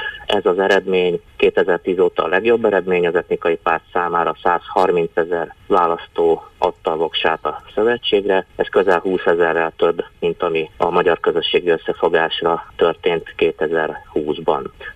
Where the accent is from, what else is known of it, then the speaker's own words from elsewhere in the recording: Southern Slovakia, Slovakia; igazából felvidéki magyarként azt várjuk, azt reméljük, hogy a Magyarországgal való kapcsolatok javulni fognak